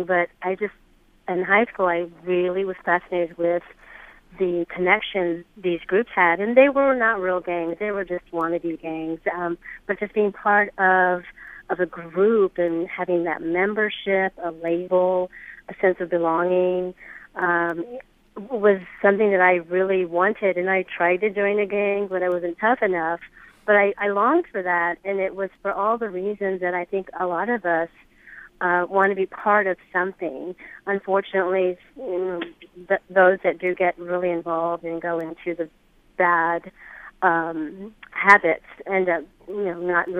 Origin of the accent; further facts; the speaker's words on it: El Paso, Texas, United States; I grew up in El Paso in the 80s.